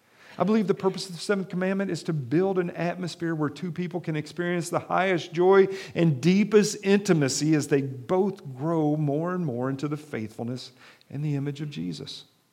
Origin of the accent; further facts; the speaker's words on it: Kentucky, United States; I'm not a trained counselor. I'm a hillbilly from Kentucky.